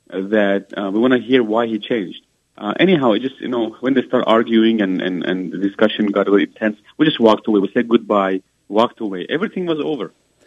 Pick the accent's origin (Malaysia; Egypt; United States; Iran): Iran; I told them I'm originally from Iran, and then they asked me if I'm a Muslim.